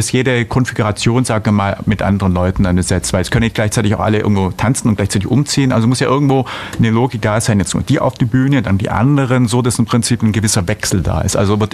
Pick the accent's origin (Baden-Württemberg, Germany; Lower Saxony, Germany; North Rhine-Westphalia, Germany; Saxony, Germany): Baden-Württemberg, Germany; Ulm; gut, ich bin aus Ulm